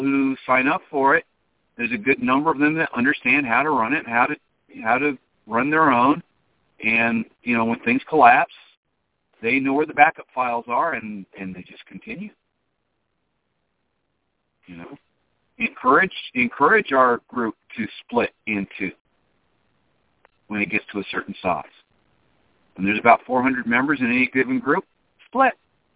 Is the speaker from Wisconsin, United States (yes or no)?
yes; Wisconsin, United States; I was raised up in Wisconsin. And it was all Caucasian, right?